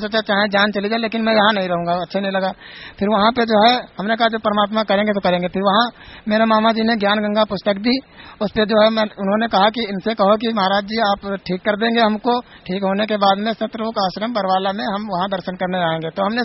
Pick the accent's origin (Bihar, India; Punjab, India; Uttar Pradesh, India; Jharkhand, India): Uttar Pradesh, India; Mahua Chachar; मैं ग्राम महुआ चाचर जिला हरदोई यूपी का रहने वाला हूँ।